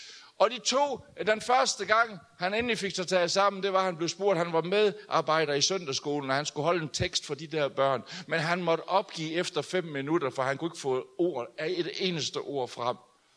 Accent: Jutland, Denmark; Hør her, for vi er jo jyder

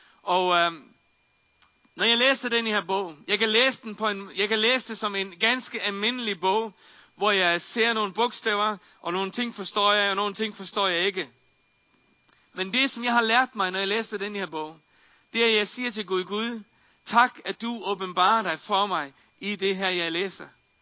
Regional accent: Faroe Islands; Jeg er født og opvokset på Færøerne.

